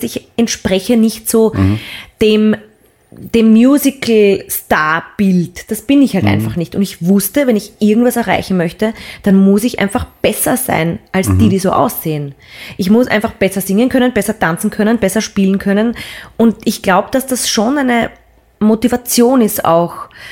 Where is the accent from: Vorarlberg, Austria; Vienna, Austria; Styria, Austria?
Vienna, Austria; Ich bin in Wien aufgewachsen und war sehr früh schon unterwegs